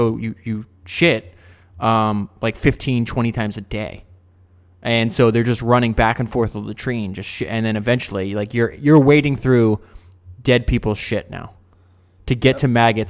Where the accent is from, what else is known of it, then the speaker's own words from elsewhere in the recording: United States; Like we believe that because we grew up in America and that's what we were told.